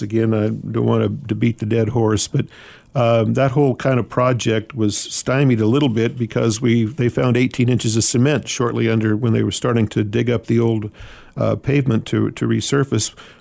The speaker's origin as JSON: {"language": "English", "region": "California", "country": "United States", "tie": "born or raised there", "said": "And I know that when I was younger and growing up in California, there was a lot of road work being done"}